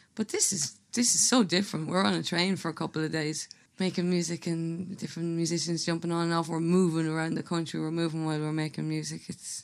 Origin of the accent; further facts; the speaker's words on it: County Cavan, Ireland; I come from Cavan